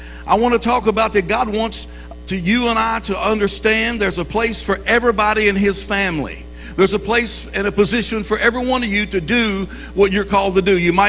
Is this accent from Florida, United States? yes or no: no; Kentucky, United States; Yeah, I'm from Kentucky, and that's the only state I've ever lived in my entire life, except 2 years of Bible school.